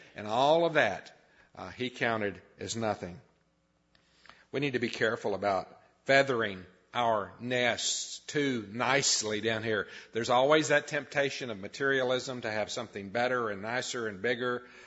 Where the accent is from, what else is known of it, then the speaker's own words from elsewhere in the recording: United States; where are you from? And we would say, well, we're from America.